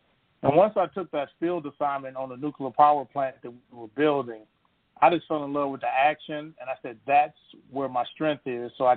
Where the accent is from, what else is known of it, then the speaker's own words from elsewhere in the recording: Chicago, Illinois, United States; Growing up in Chicago, I'm a baby boomer. I'm 62 years old.